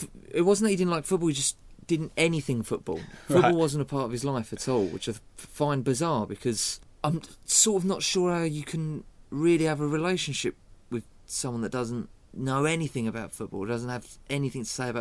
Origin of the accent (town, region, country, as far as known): Dagenham, London, United Kingdom; born or raised there; also born or lived in Croydon